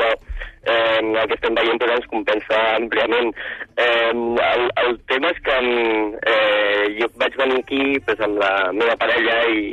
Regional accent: Barcelona, Catalonia, Spain; jo que soc de Barcelona i altra gent.

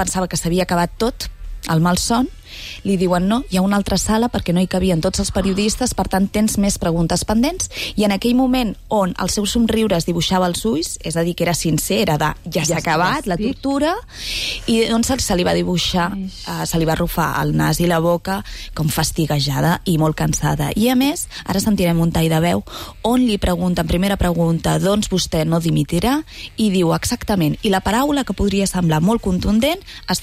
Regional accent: Galicia, Spain; a més, com a gallega, avui és la nit de les meigues

